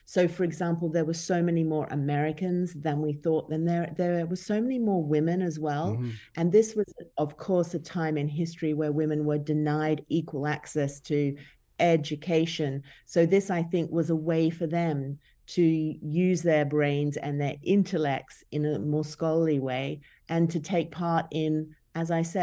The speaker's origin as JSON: {"language": "English", "country": "New Zealand", "said": "from Australia, where I'm from New Zealand, Canada."}